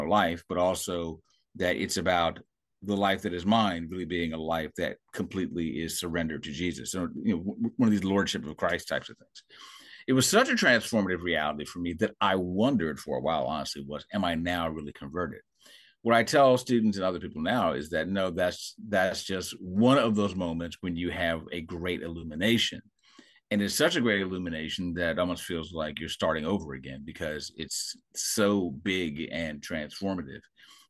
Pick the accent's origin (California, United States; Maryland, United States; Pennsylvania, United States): Maryland, United States; I grew up in Maryland. I grew up going to a church called Shiloh Baptist Church of Glenarden, Maryland.